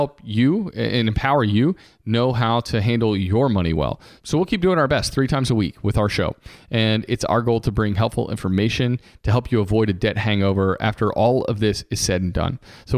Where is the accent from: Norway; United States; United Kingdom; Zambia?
Norway; Emily and I have gotten to experience some in Norway, which is, you know, my home country.